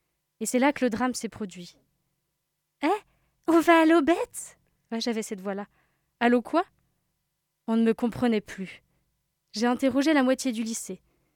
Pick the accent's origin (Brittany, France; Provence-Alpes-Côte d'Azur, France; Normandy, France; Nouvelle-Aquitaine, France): Brittany, France; Et tu viens d'où ?» Des Côtes d'Armor.